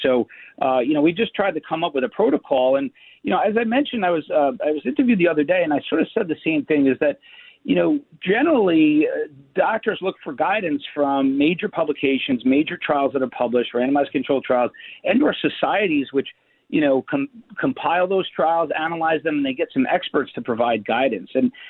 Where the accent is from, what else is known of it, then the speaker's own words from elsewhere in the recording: New York City, New York, United States; I'm a New Yorker, so I came back home.